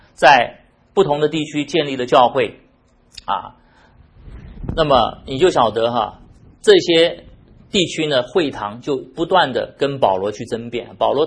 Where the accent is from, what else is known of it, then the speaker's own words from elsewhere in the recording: China; 我们中国人现在问题是信了耶稣我还怎么去祭祖，这是我们的问题，常常会被问到的啊